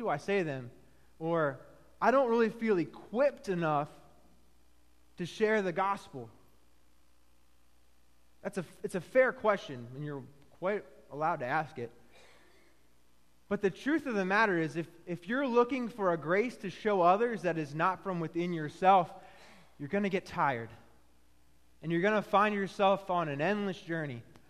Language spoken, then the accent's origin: English; Pennsylvania, United States; But I come from Central Pennsylvania. I come from a small town just outside of Hershey.